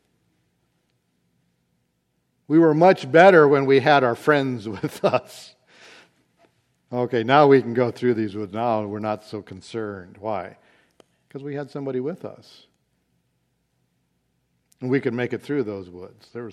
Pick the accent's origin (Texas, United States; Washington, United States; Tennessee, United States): Washington, United States; Everett; I can remember growing up in Everett, Washington, living on some military housing.